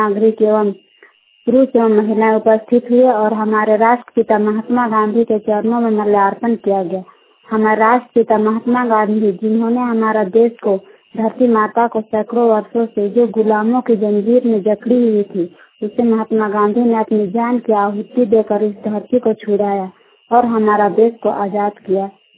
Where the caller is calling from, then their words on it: Baridih, Jharkhand, India; ग्राम बारीडीह प्रखंड और मांझी जिला रांची से बोल रही हूँ।